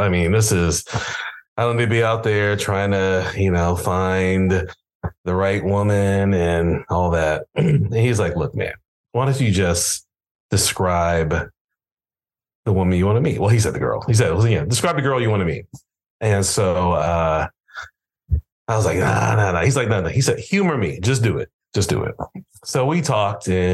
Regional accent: Ohio, United States; I'm originally from Ohio.

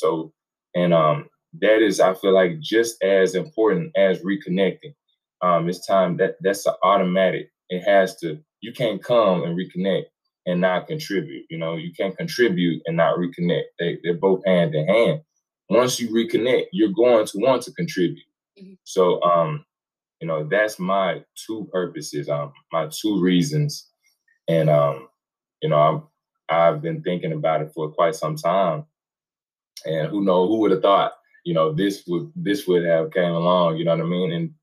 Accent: United States; Growing up in America, honestly, let's just be honest. This is a Western culture.

